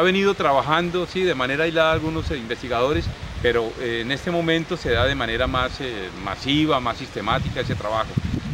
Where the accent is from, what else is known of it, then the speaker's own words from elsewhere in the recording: Colombia; Lo digo como un colombiano, que desde que nació lo que ha conocido son noticias, anécdotas, hechos de guerra y de violencia.